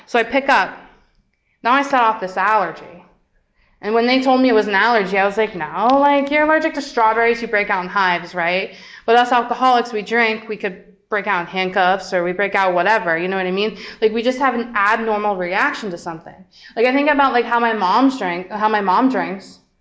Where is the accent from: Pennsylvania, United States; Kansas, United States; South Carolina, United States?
Pennsylvania, United States; Bloomsburg; I thought I drank because I'm from Bloomsburg